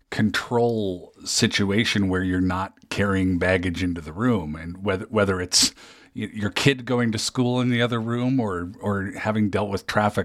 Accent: Minnesota, United States; Yeah, no, I as a Minnesotan, I feel you on that one.

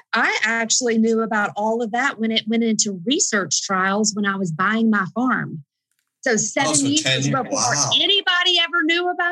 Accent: the South, United States; I mean, we're from the South. I have a family of Episcopal ministers and engineers.

